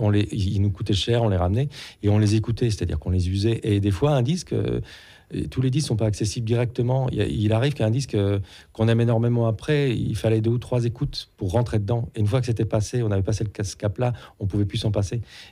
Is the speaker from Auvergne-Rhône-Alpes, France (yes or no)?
no; Cherbourg, Normandy, France; J'ai grandi à Cherbourg.